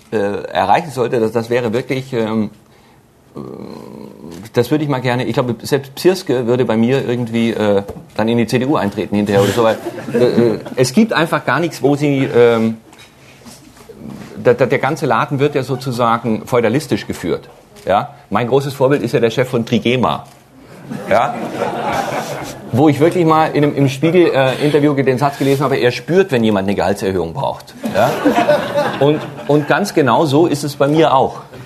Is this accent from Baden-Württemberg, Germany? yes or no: yes; Baden-Württemberg, Germany; Und ich als Schwabe habe damit gar nichts am Hut.